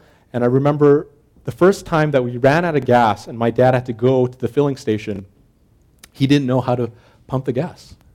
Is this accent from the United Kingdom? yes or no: no; South Korea; English is a second language; now in United States; I would get teased quite a bit because I was culturally different. So things like picking your nose, which is common in Korea and it's okay, was not acceptable in the US.